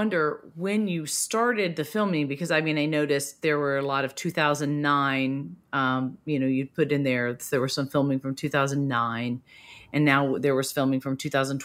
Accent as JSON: {"language": "English", "region": "Mississippi", "country": "United States", "tie": "born or raised there", "also_born_or_lived": "New York", "said": "I grew up in the segregated South. I grew up in South Mississippi, and I grew up when schools were segregated."}